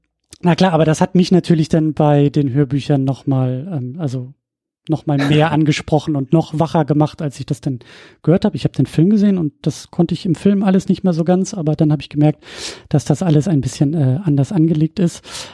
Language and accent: German; Schleswig-Holstein, Germany; Nordfriesland angesiedelt ist, und deswegen bin ich bei den Hörbüchern auch immer sehr aufmerksam geworden, weil das meine Heimatregion ist.